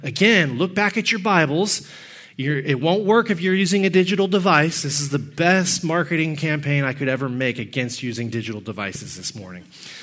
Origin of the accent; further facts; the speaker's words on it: Texas, United States; I'm from Texas. There are many things Texans do. Poetry is not one of them.